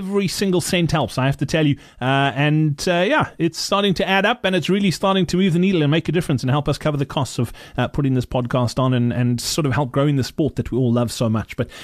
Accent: Virginia, Free State, South Africa; I grew up in the Free State as well, funnily enough, in a little town called Virginia.

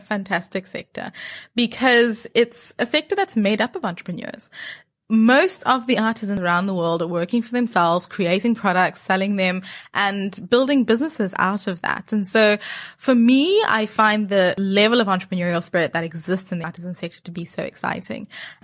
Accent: Zimbabwe; I'm Zimbabwean. Oh, Zimbabwe. I'm born and bred in Zimbabwe, yes. Proud Zimbabwean.

